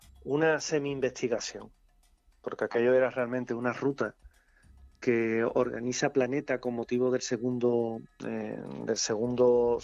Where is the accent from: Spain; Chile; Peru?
Spain; Andalusia; accent: Andalusian; yo con mi típico acento andaluz